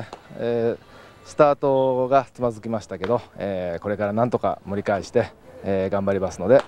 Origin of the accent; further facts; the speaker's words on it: Yokohama, Kanagawa, Japan; 横浜でずっと育ってましたし、そして、ね、こうして最後になって